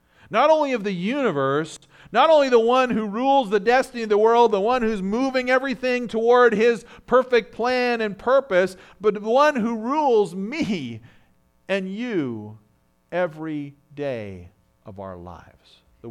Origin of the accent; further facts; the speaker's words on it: Canada; As many of you know, I grew up in Canada.